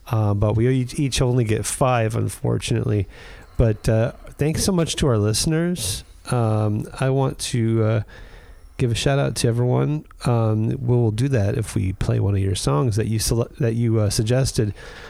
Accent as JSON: {"language": "English", "town": "Joliet", "region": "Illinois", "country": "United States", "tie": "born there", "said": "That's where I was born, too."}